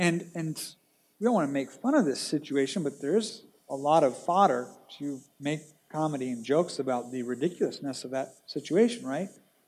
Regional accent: Japan; So growing up in Japan, where Buddhism and Shintoism are the main religions, I remember as a kid, the first house we lived in on the kind of lower end of this mountain

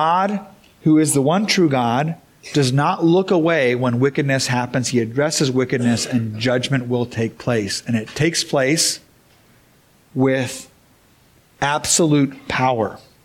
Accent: Japan; so I grew up in Japan where they had idols that were carved out of stones.

